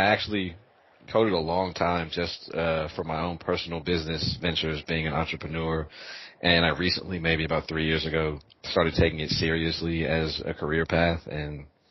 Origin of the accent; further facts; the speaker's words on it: Oakland, California, United States; also born or lived in Japan; now in Los Angeles, United States; I'm from Oakland, California. Born in Japan, raised in the Bay Area, and now in Los Angeles.